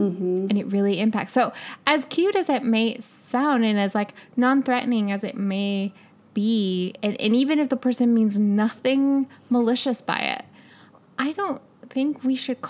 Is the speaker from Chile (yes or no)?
yes; Chile; I'm Latina, I'm from Chile